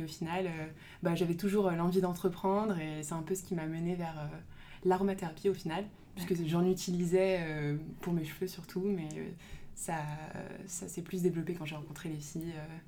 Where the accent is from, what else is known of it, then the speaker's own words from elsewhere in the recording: Paris, Île-de-France, France; Donc je suis parisienne et ingénieure. Donc j'ai étudié et après j'ai passé toute ma vie à Paris.